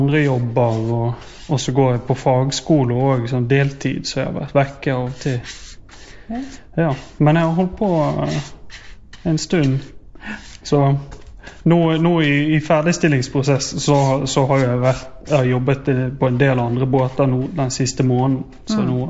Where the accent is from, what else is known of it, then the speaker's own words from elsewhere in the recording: Bergen, Vestland, Norway; Jeg er vel bergenser da.